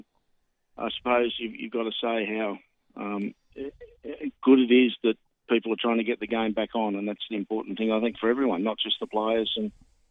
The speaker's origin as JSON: {"language": "English", "town": "Manly", "region": "New South Wales", "country": "Australia", "tie": "born or raised there", "said": "I grew up in the Manly area"}